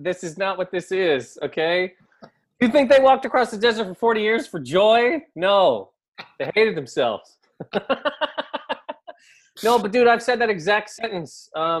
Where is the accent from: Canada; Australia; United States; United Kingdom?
Canada; I've done it before, no joke, with being Canadian.